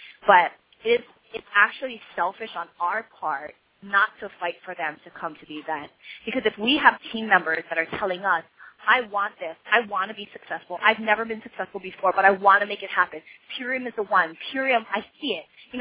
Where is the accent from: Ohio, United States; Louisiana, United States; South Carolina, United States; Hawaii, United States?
Hawaii, United States; I mean, we're from Hawaii.